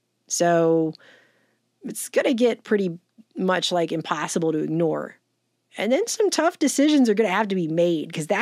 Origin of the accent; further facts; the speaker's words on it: United States; As an American, I think this is disgusting and stupid.